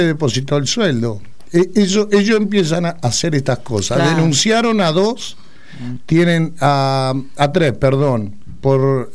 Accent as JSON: {"language": "Spanish", "country": "Argentina", "said": "Yo soy argentino, soy patriota y estoy bajo bandera."}